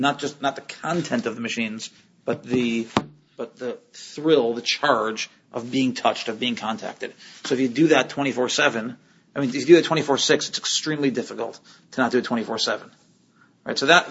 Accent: Chicago, Illinois, United States; So, but nobody went to Jewish college of the kids we grew up with in Chicago.

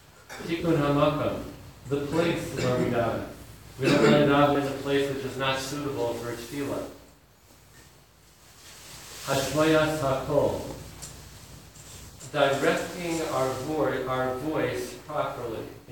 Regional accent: Denver, Colorado, United States; I grew up in Denver, Colorado. My father was a rabbi there.

